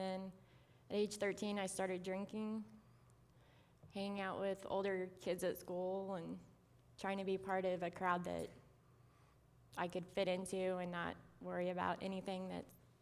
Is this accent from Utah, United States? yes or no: no; Missouri, United States; born there; I was born in Missouri in 1980.